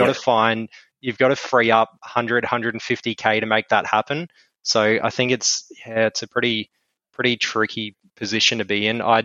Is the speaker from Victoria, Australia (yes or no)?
no; Queensland, Australia; Like a fine wine, mate, and it hurts me to say that as a Queenslander, but he's lovable.